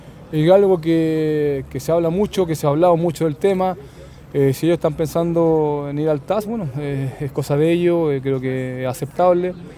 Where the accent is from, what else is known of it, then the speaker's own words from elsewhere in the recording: Chile; Como chileno siempre va a hinchar por la selección.